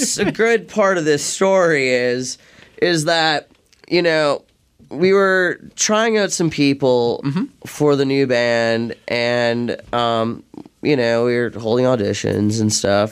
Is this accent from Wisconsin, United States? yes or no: no; Los Angeles, California, United States; Before this, Los Angeles, and then cool.